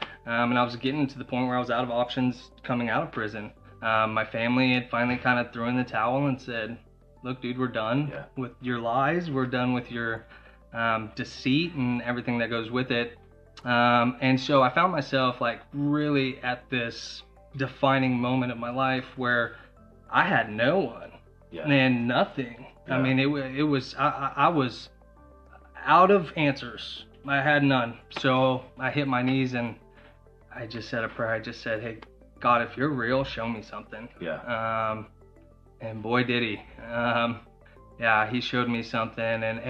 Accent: Arizona, United States; Okay. Well, I'm from Arizona, and I grew up in a divorced household.

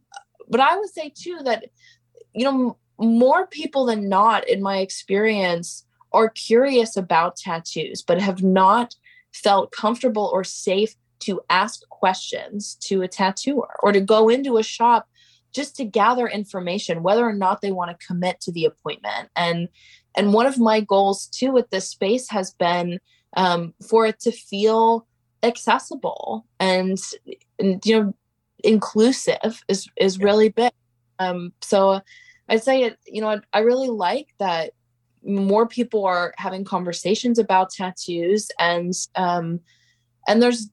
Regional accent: Portland, Oregon, United States; I grew up in Portland, and we spent a lot of time throughout my childhood on the Oregon coast, south, like Waldport and Yahats.

